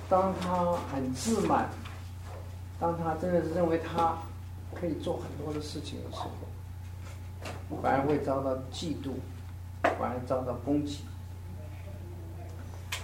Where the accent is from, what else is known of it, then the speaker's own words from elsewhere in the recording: China; 就像我们中国人在讲的是安贫乐道，